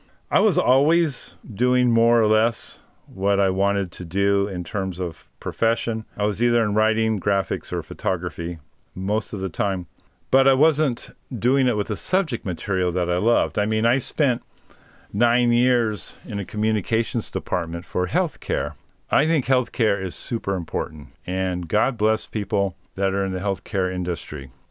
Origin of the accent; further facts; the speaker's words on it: California, United States; born there; maybe it's just because I'm an American, I believe that. I mean, I know that's a very American way to look at things. But here I am. I was born in California.